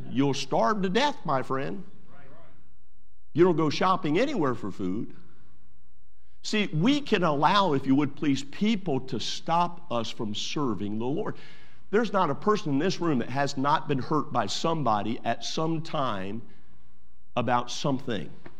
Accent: Northeast, United States; I was raised in the Northeast, and right along the Chesapeake Bay is where I came up, and so we could get seafood all day long.

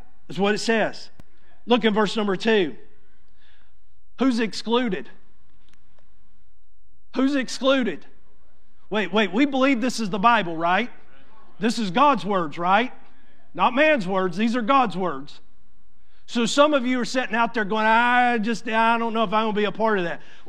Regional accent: Georgia, United States; I'm from Georgia. I'm a little slow.

